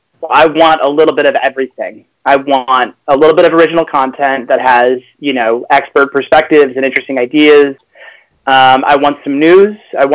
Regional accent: Kansas City, United States; I think it's valuable that we're both from Kansas City in a way, because Kansas City, I think, likes to incorporate a lot of different styles and ideas.

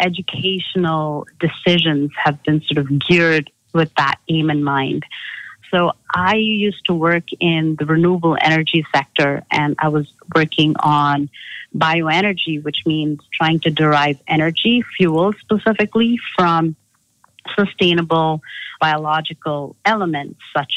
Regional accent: India; now in United States; No. So I actually grew up in India.

